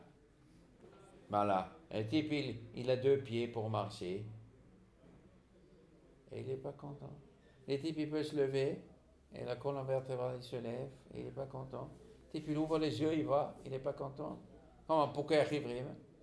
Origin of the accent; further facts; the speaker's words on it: Tunisia; Chez nous, en Tunisie, on était contents.